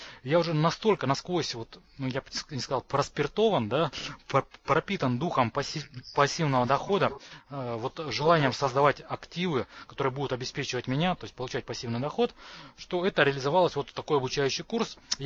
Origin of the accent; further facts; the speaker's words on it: Chelyabinsk, Chelyabinsk Oblast, Russia; born there; now in Moscow, Russia; Мне 37,5 лет, я родился в Челябинске. Последние 10 лет я проживаю в Москве.